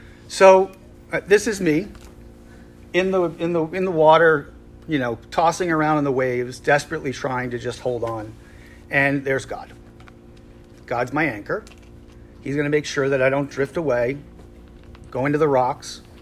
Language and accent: English; Philadelphia, Pennsylvania, United States; So I was raised in the Episcopal Church in Philadelphia in a kind of, I would call it a WASPy type neighborhood outside of Philadelphia.